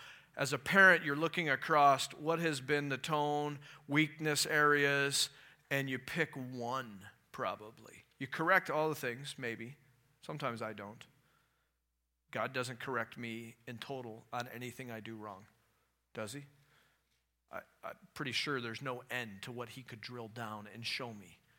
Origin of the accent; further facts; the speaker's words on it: Florida, United States; You could tell I grew up in Florida, can't you?